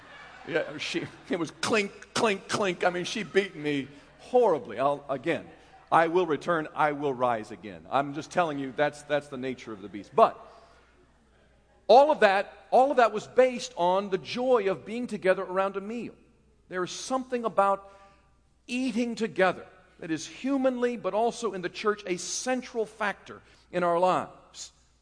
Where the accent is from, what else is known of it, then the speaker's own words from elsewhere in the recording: North Carolina, United States; And now I'm from North Carolina, so it was a very unmanly thing